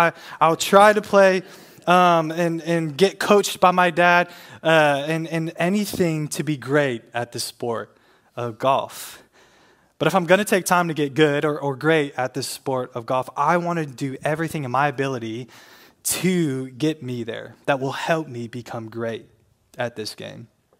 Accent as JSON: {"language": "English", "town": "Milwaukee", "region": "Wisconsin", "country": "United States", "tie": "born or raised there", "said": "I grew up in Wisconsin, but I live in Minnesota, so I respect the Vikings."}